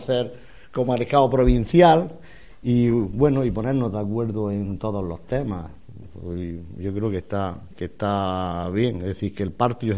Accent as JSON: {"language": "Spanish", "region": "Andalusia", "country": "Spain", "said": "nosotros no vamos a renegar que somos andaluces"}